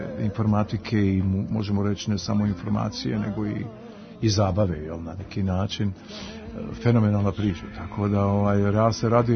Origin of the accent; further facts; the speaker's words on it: Sarajevo, Federation of Bosnia and Herzegovina, Bosnia & Herzegovina; Mi iz Sarajeva smo dolazili tu